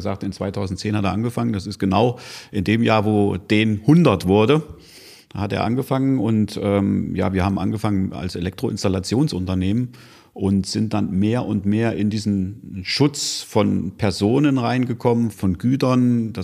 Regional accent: Kassel, Hesse, Germany; born there; Selbst bin ich in Kassel geboren, bin Kasselaner, da gibt es ja Unterschiede. Mhm. Da ich in Kassel geboren bin, bin ich halt auch Kasselaner.

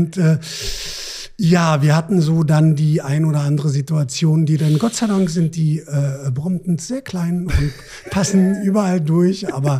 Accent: Germany; Also wir sind ja als Deutsche, sind wir affin auch so für so ein paar Regeln, das mögen wir ja ganz gerne.

